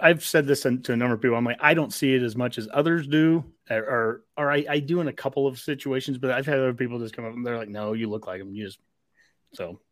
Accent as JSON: {"language": "English", "town": "Columbus", "region": "Nebraska", "country": "United States", "said": "I'm from Columbus, so the casino is opening up there next month"}